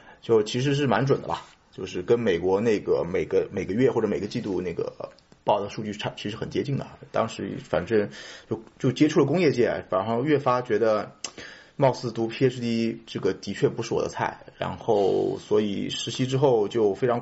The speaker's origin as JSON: {"language": "Chinese", "country": "China", "said": "从我决定到我回到国内差不多1个月时间"}